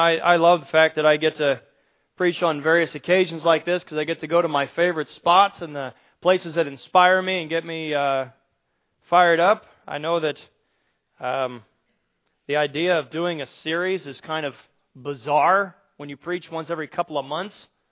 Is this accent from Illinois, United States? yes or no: yes; Chatham, Illinois, United States; When I was a kid, growing up in Chatham, many of you probably came to the house.